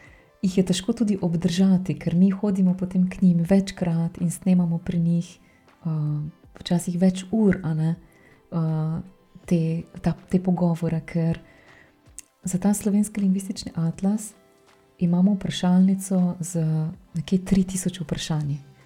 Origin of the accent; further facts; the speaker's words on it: Prekmurje, Slovenia; accent: Prekmurje dialect; Ja, za to mojo prekmurščino enostavno moram povedati, ko je totalno moja, čista moja.